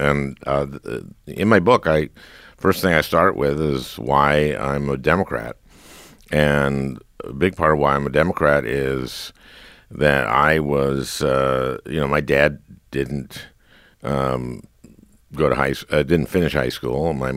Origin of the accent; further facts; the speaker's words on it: St. Louis Park, Minnesota, United States; I was growing up in Minnesota. I was growing up in St. Louis Park.